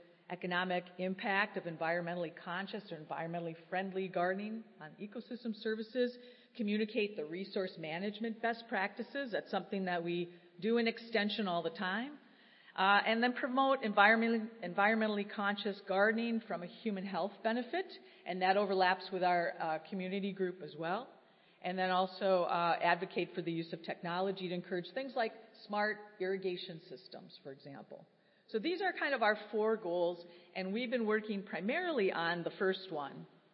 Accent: Minnesota, United States; I'm from Minnesota, so yeah.

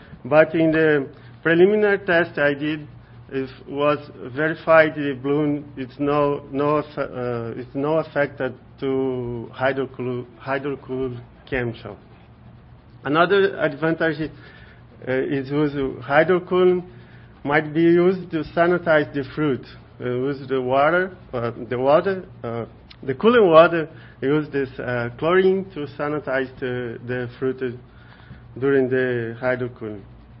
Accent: Sergipe, Brazil; English is a second language; I'm from Brazil, Sergipe University, Federal University of Sergipe, Brazil.

